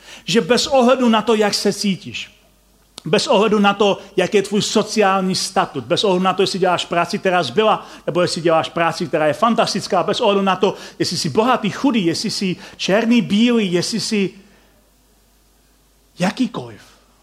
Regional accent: Silesia, Czechia; Já jsem ze Slezska původem.

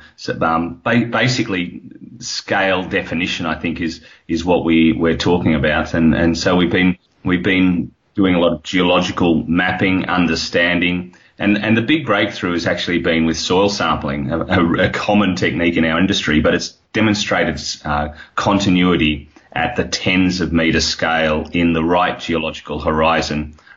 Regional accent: Australia; accent: Australian; You can hear my accent. It's Australian.

